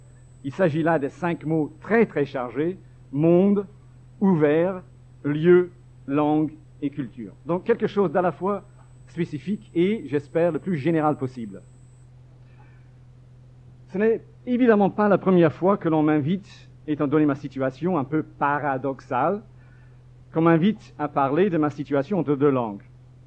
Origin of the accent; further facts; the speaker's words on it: Scotland, United Kingdom; now in France; je suis un écrivain d'origine écossaise, je viens d'Écosse, de Skotska.